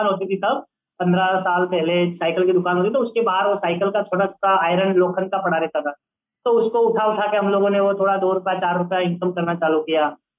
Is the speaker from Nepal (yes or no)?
yes; Nepal; तो मेरा जो होम टाउन है वो नेपाल है और वहाँ पे अभी भी मतलब 2021 में भी लाइट नहीं है, इलेक्ट्रिसिटी नहीं है, अच्छे रोड नहीं है